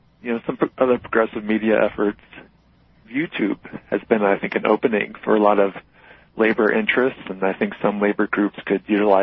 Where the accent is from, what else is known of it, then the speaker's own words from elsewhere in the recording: Philadelphia, Pennsylvania, United States; born there; I was just telling your screener that I was born in Philadelphia.